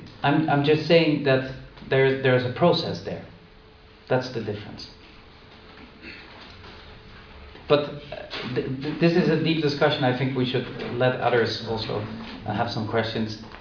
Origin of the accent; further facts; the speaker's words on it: Netherlands; I remember very well the discussion in the 80s when abortion was legalized in the Netherlands.